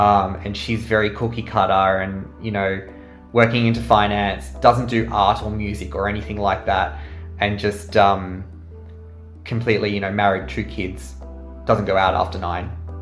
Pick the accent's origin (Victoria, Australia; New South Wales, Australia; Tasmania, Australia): New South Wales, Australia; Sydney; I was born and raised in Sydney. So very privileged in that sense. Grew up in the southeastern suburbs. My sort of like the Maroubra, Kingsford sort of area.